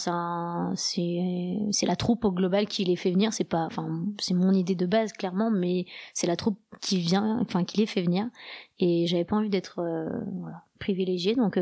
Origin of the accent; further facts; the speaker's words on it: France; excusez-nous, mais on est de France, on connaît pas, par exemple.